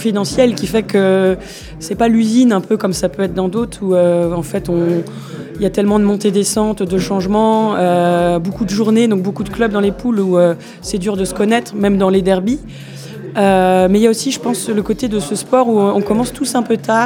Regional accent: Rennes, Brittany, France; born there; Et je suis une néo-finistérienne, parce qu'à la base, je suis née à Rennes

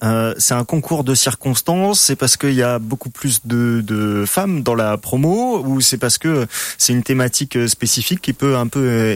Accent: France; nous, en tant que Français

